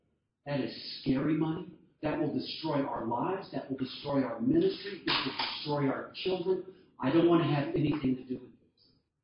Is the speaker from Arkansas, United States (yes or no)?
no; Kentucky, United States; this amazing offer that had come to me from this man in my hometown in Kentucky.